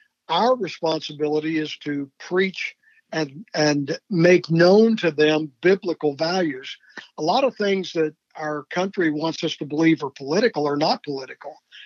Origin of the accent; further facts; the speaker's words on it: United States; everything that is important to us as believers, as conservative American citizens, is really in jeopardy